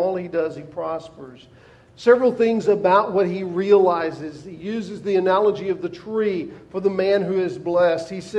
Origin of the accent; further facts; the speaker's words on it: Southern United States, United States; I can't help it. I was raised in the South, okay? So it's still in there.